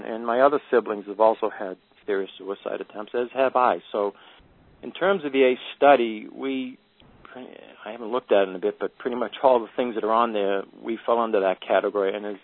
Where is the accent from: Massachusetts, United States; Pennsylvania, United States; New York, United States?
Massachusetts, United States; Billerica; also born or lived in Boston / Cambridge; I was born in Boston and lived there and in Cambridge, Mass, till the age of 6, but then we moved up to Billerica.